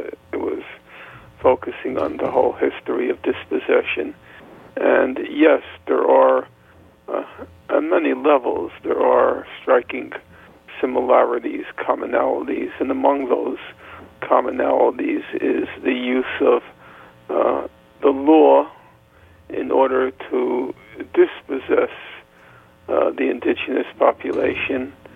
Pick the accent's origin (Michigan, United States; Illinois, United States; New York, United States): New York, United States; Well, I grew up in Brooklyn, New York, attended graduate school at Princeton